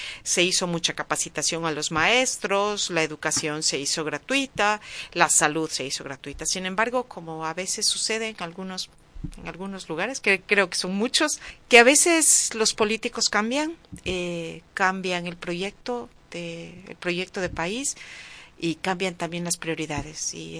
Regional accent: Quito, Pichincha, Ecuador; Sí, soy de Quito, sí. Quito, Ecuador.

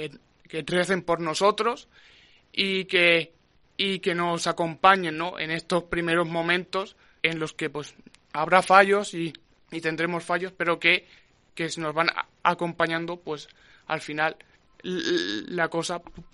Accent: Riópar, Castilla-La Mancha, Spain; Pues, en mi pueblo, ¿no? Es decir, es el lugar al que yo voy, no solamente para estar con mi familia y con mis amigos

